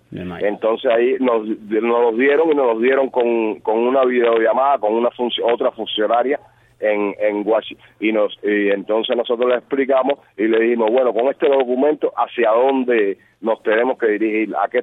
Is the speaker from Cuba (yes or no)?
yes; Cuba; moved away as an adult; nosotros salimos de Cuba